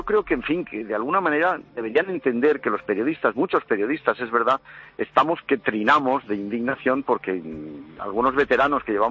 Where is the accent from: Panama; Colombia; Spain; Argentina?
Spain; yo estoy muy preocupado de verdad como español, como ciudadano e incluso como periodista también.